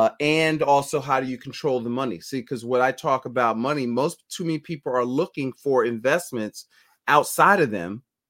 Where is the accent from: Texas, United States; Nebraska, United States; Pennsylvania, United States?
Pennsylvania, United States; Philadelphia; I'm from Philadelphia, right?